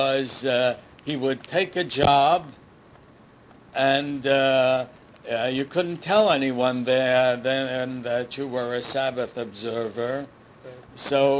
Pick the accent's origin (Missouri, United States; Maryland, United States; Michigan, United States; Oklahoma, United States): Maryland, United States; Baltimore; born there; I was born in Baltimore, Maryland, around 19, somewhere between 1913 and 1915.